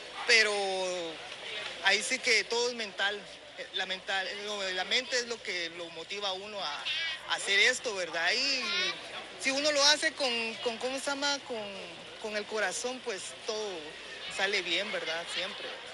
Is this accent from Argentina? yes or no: no; Guatemala; si yo soy guatemalteco, yo me tengo que quedar en mi país luchando